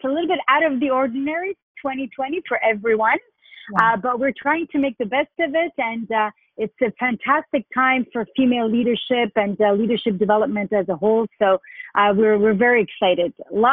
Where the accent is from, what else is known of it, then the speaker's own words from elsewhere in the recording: Lebanon; I have relived a lot of the things that I went through during my childhood, my teenage years, growing up in the Lebanese Civil War.